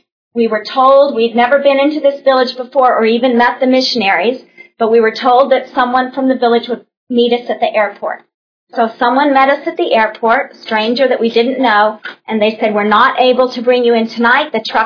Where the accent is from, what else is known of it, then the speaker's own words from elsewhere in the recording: Arizona, United States; Because I grew up in Arizona with, you know, not peaches and plums. That stuff wouldn't grow where I live, but oranges did.